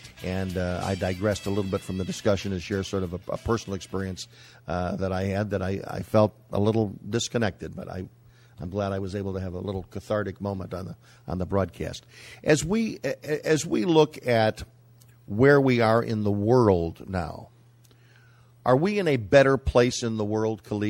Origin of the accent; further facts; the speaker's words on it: United States; As an American, not being on American soil